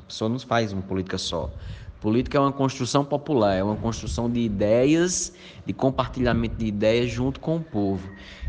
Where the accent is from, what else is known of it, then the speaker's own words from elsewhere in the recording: Malta, Paraíba, Brazil; em especial para o povo da minha terra, o pessoal aqui de Malta.